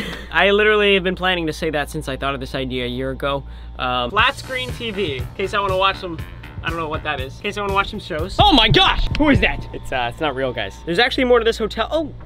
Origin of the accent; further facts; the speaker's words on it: Texas, United States; You guys know I'm from Texas, I don't get out much, but look at me.